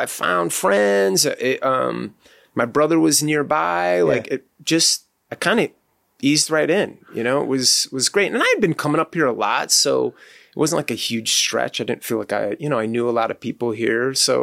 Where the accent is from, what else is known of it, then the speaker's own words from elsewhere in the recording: Chicago, Illinois, United States; Like, growing up in Chicago, you get that. You go on these, you know, in school in sixth grade, you're going to the city and going to the Field Museum and you're learning about this stuff.